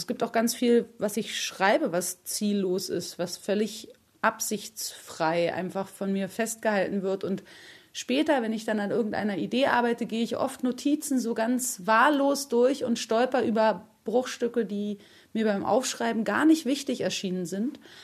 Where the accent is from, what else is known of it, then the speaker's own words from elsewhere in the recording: Berlin, Germany; ich bin wirklich durch und durch Stadtkind. Ich bin in Berlin, in der Westberliner Insel geboren und aufgewachsen. Ja, ich war immer hier.